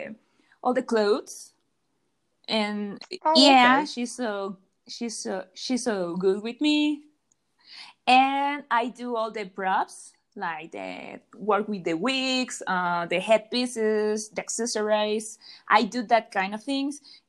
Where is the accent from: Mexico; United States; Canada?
Mexico; like you say, I'm from Mexico. So in Mexico, we have a holiday called Día de los Muertos